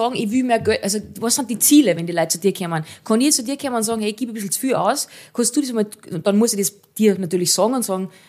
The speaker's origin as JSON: {"language": "German", "country": "Austria", "said": "was auch ein Problem ist bei uns in Österreich, dieses Neidige und Missgünstige"}